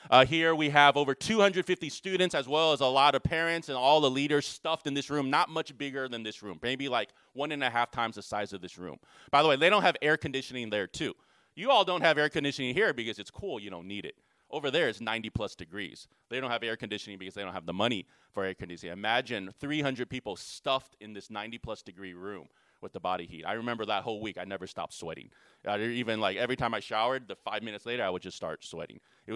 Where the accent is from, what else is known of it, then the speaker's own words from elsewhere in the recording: United States; I grew up here in America. Growing up in America, we're just used to nice things, right?